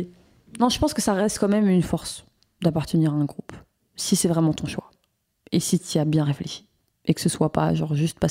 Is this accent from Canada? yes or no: no; Morocco; moi je parle du coup du Maroc par exemple, j'ai pas du tout la même culture que mes copines, par contre on est toutes, enfin alors qu'on est toutes les deux marocaines